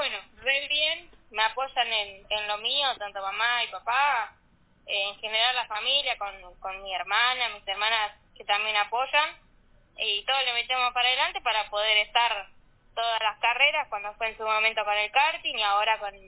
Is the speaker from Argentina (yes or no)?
yes; Mar de Ajó, Buenos Aires Province, Argentina; also born or lived in Merlo; No, yo soy nacida en Pontevedra, en Buenos Aires, en Merlo, pero bueno, nos vivimos a vivir acá a Mar de Ajó, a la costa, cuando bueno, tenía un añito, así que bueno, soy más de acá que de Buenos Aires.